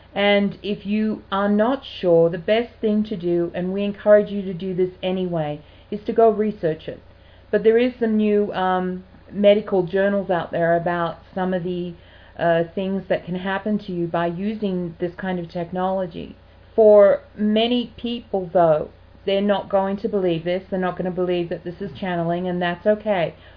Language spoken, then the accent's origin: English; Australia; moved away as an adult; now in United States; I do want to say, though, as an Australian who has been legal resident in this country for 23 years, I came here to America because of your constitution